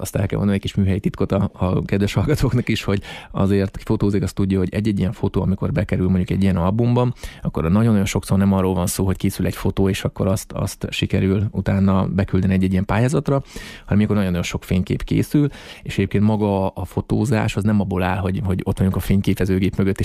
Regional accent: Miskolc, Borsod-Abaúj-Zemplén, Hungary; pont ezen gondolkoztam, hogy talán ez még nagyobb büszkeség az, hogy miskolciként egy ilyen képpel sikerült bekerülni

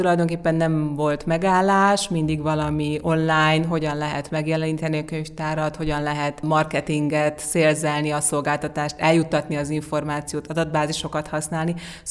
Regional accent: Fehérgyarmat, Szabolcs-Szatmár-Bereg, Hungary; ott a környékén, Fehérgyarmaton jártam iskolába, és ott a környéken nőttem föl.

